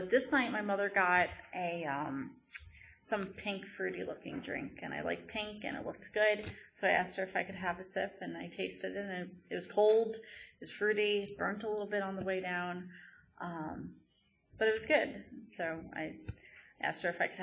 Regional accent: Cherry Hill, New Jersey, United States; So like I said, I'm from Cherry Hill, New Jersey.

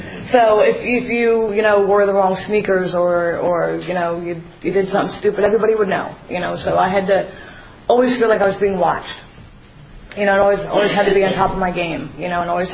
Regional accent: New Jersey, United States; I'm originally from Jersey. Family of six, kind of a mixed family.

